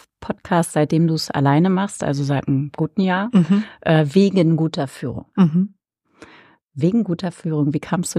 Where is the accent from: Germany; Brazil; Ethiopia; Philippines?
Germany; Berlin; Also als Berlinerin hat man ja dann doch ein bisschen mehr dann nachher, ne, ab den 90ern auch mitbekommen insgesamt.